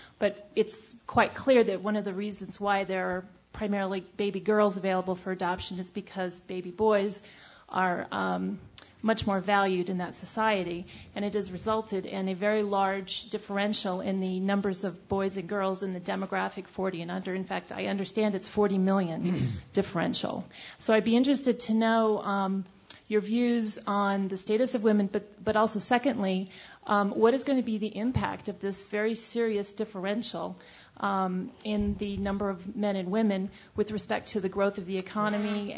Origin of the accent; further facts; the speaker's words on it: Aspen, Colorado, United States; from Aspen, Colorado.